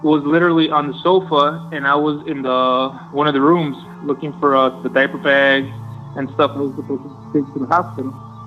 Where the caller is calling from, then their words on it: Chicago, Illinois, United States; I'm calling you from Chicago.